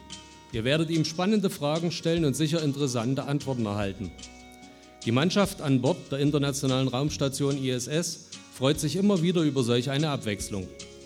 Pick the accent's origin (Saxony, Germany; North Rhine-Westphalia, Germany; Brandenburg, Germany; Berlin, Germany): Saxony, Germany; Morgenröthe-Rautenkranz; born there; 1998 habe ich selbst aus meinem Geburtsort Meuckenröde-Rautenkranz im Vogtland mit einem kleinen Handfunkgerät Kontakt zur damaligen Raumstation Mir bekommen.